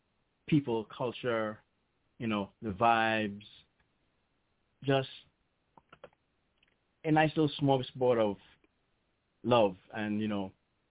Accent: St. Thomas, U.S. Virgin Islands; So for those who don't know, I am actually from the beautiful island of St. Thomas, U.S. Virgin Islands

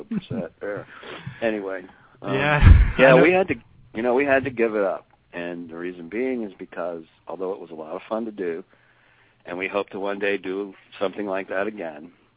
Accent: Florida, United States; also born or lived in Virginia; now in New Jersey, United States; Well, I'm not from New Jersey. Please, please. I'm a southern boy. I'm just living here for the next 5 years. I'm actually born in Virginia and raised and grew up in Florida, so I'm a Florida boy.

